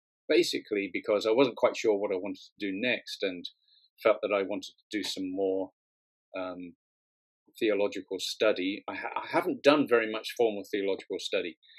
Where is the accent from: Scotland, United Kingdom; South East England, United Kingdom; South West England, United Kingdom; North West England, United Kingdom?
South East England, United Kingdom; Brighton; also born or lived in Aberystwyth; now in Bridgend, United Kingdom; I grew up in Brighton and I just grew up there. Pretty much my whole growing up there, and then studied in Aberystwyth in Wales for a year, for 3 years, and then went off to Asia when I was 23.